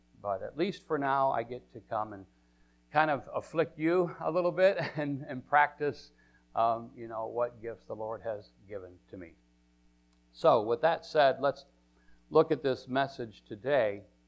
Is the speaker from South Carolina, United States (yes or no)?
no; Michigan, United States; when they found out I was from Michigan, well, that just made it even worse.